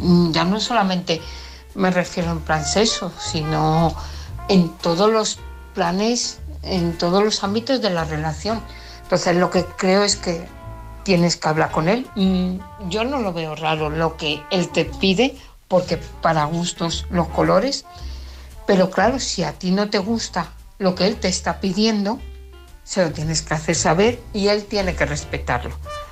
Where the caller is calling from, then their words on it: Parla, Community of Madrid, Spain; de Parla.